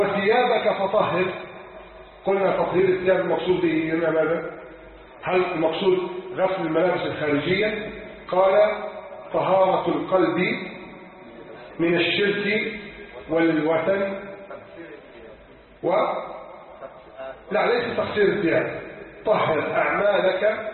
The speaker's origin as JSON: {"language": "Arabic", "country": "Egypt", "said": "بلدنا مصر"}